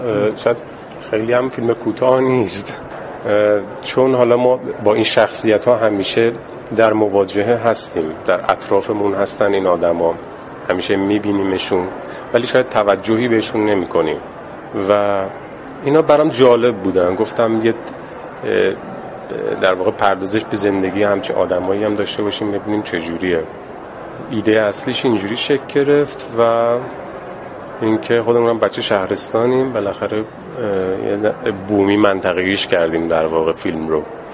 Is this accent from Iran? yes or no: yes; Urmia, West Azerbaijan, Iran; ارومیه، در واقع اون مکانی که مثلا خودم به دنیا اومدم بزرگ شدم،